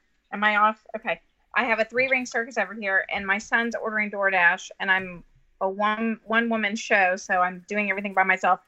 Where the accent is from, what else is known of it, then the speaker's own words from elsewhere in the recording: Florida, United States; now in Houston, United States; I grew up in Florida. I've been to Disney World, Disneyland, both of them.